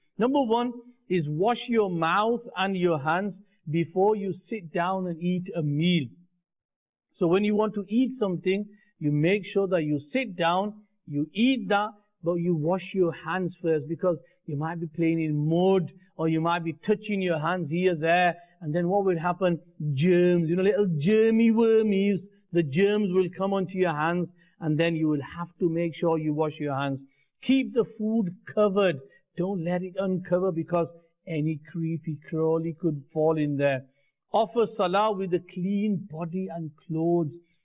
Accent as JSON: {"language": "English", "town": "Birmingham", "region": "West Midlands", "country": "United Kingdom", "said": "I'm 12 years old and I love Islam and I'm from Birmingham."}